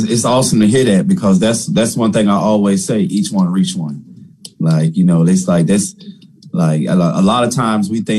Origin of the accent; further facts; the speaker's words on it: Charlotte, North Carolina, United States; I'm from Charlotte. So it says 704 raised me, but the 336 made me.